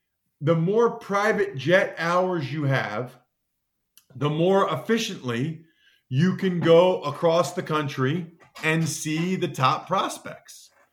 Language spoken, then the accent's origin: English; Reading, Pennsylvania, United States; a car dealership in my hometown of Reading, Pennsylvania